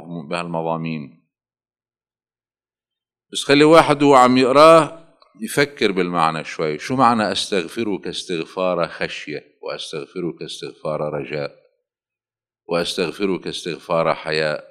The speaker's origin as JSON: {"language": "Arabic", "town": "Yater", "region": "South Governorate", "country": "Lebanon", "also_born_or_lived": "Najaf, Iraq", "said": "أنا معايش هالمرحلة، جيت من النجف سنة 67 وكنت في ياطر وصارت النكسة"}